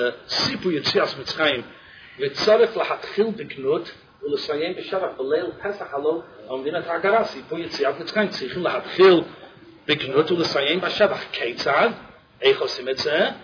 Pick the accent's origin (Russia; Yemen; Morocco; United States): United States; אני אמריקאי, יש חמונה מצלד. מה אני יכול לעשות?